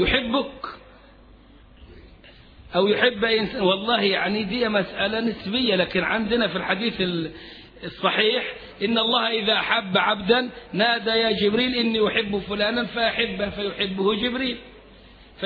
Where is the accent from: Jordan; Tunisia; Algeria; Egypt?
Egypt; Upper Egypt; now in Cairo, Egypt; انا من الصعيد من قرية ليس فيها محفظ قرآن